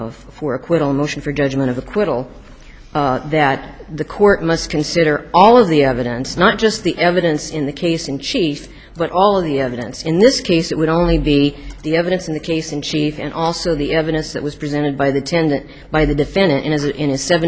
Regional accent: Phoenix, Arizona, United States; I'm an attorney from Phoenix, Arizona.

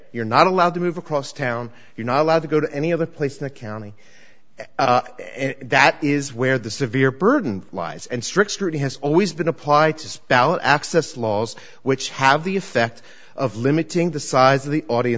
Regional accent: Pennsylvania, United States; I'm from Pennsylvania. I have no clue where those are.

